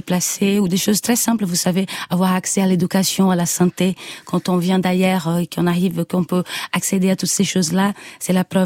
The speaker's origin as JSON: {"language": "French", "region": "Rio de Janeiro", "country": "Brazil", "tie": "born or raised there", "also_born_or_lived": "Nordeste", "accent": "Nordeste", "second_language": "French", "said": "dans mon accent, je viens de Rio de Janeiro, j'ai grandi à Rio de Janeiro et dans le Nordeste, mais j'ai quand même un accent très prononcé des gens du Nordeste."}